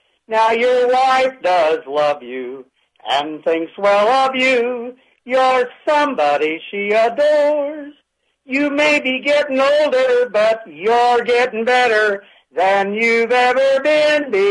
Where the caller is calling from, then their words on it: Effingham, Illinois, United States; Well, I'm calling from Effingham, Illinois